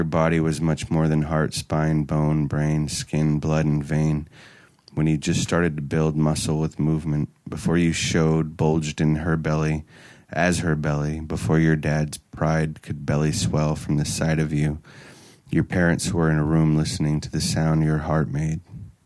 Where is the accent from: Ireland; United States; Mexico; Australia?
United States; Oakland, California; I grew up in Oakland